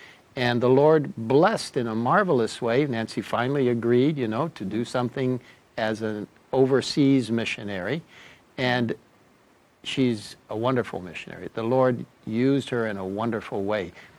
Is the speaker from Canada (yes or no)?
no; Cairo, Cairo Governorate, Egypt; also born or lived in United States; I grew up in Cairo, Egypt. In essence, I knew nothing about the world except for Egypt. I knew about the United States, but I had never been to the United States except that I was born in the United States on a furlough.